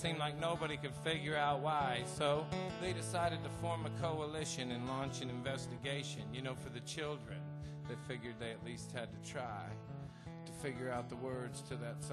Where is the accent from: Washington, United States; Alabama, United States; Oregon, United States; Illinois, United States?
Oregon, United States; Portland; I come from Portland, Oregon is where I come from. A lot of my songs are about that, I guess.